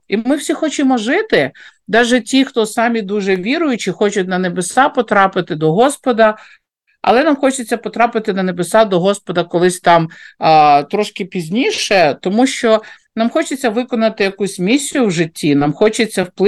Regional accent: Kyiv, Ukraine; я з Києва, і у мене все це відбувалося в Києві.

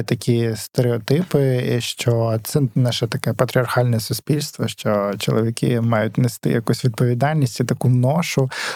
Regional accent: Kharkiv, Kharkiv Oblast, Ukraine; also born or lived in Sumgait, Azerbaijan; Я народився в Баку, точніше в Сумгаїті, це під Баку містечко. Ось, і Там я прожив десь рік, і потім ми переїхали в Україну, в Харків, і все своє свідоме життя до повномасштабного вторгнення я жив в Харкові.

